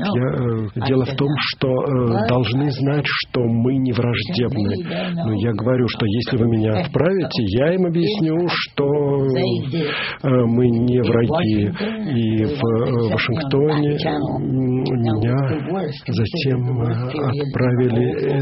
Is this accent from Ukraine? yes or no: no; Maine, United States; Russian is a second language; Я из штата Мэн, и я говорил о том, что я вернулся из Москвы.